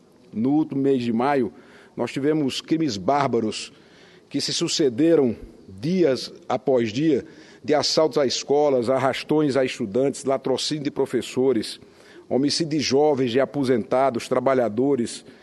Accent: Campina Grande, Paraíba, Brazil; born there; Campina Grande, cidade onde fui prefeito 3 vezes, onde nasci, onde tenho as minhas mais fortes raízes telúricas fincadas.

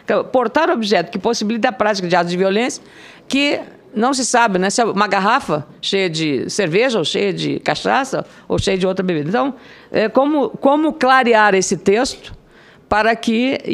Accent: Rio Grande do Sul, Brazil; Eu sou gaúcha, então tenho interesse lá no Rio Grande do Sul, em Porto Alegre.

